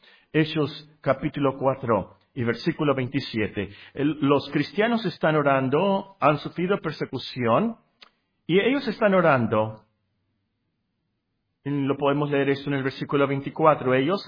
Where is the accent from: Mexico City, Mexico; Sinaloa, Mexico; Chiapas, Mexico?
Sinaloa, Mexico; Culiacán; also born or lived in Tecpan; now in Sonora, Mexico; mis padres son de la Ciudad de México, mi padre estaba trabajando ahí de pura casualidad en Tecpan, de pura casualidad nací en Tecpan allí, y luego fuimos a vivir a Culiacán, Sinaloa